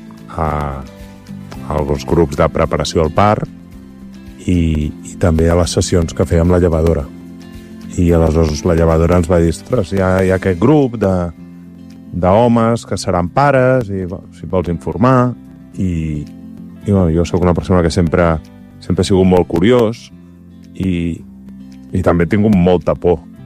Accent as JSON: {"language": "Catalan", "town": "Barcelona", "region": "Catalonia", "country": "Spain", "lives_now": "Lleida, Spain", "said": "feia poc que estava jo vivint a Lleida, soc de Barcelona, i feia molts pocs mesos que estava vivint"}